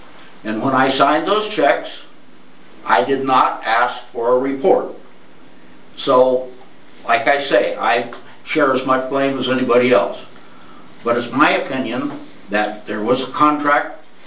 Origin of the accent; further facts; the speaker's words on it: La Pine, Oregon, United States; I said, I'm from Lapine and I'd like to know if you would please put some of these brochures out.